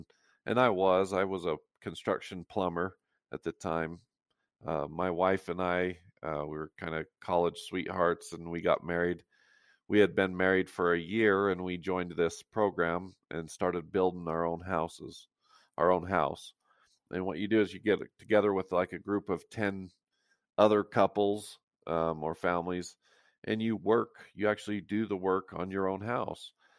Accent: Roosevelt, Utah, United States; Yeah, I was born and raised in Roosevelt, Utah, on a dairy farm.

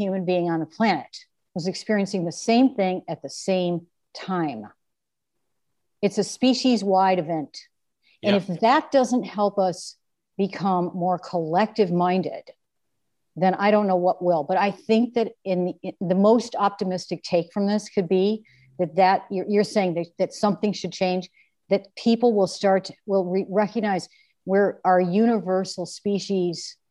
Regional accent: Midwest, United States; Anyhow, I know this sounds really Pollyanna-ish. I am from the Midwest.

